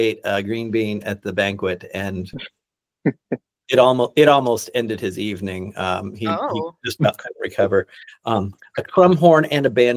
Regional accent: Reno, Nevada, United States; I'm from Reno, Nevada, where Manny is also from. We're also neighbors.

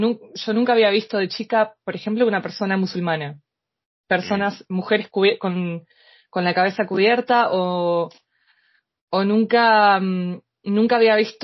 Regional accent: Argentina; also born or lived in Brazil; nací en Brasil y entonces fui muchas veces a Brasil a pesar de vivir en Argentina

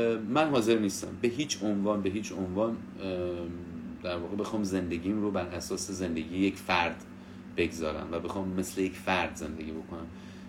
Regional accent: Iran; born there; خدا رو شاکرم که در کشوری به دنیا آمدم که این علم خیلی راحت تر میشه راجبش صحبت کرد

